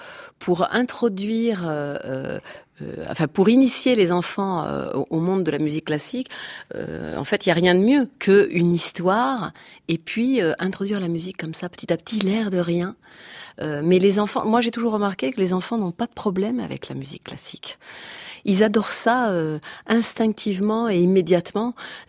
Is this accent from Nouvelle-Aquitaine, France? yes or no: yes; Bordeaux, Nouvelle-Aquitaine, France; Moi, je viens de Bordeaux.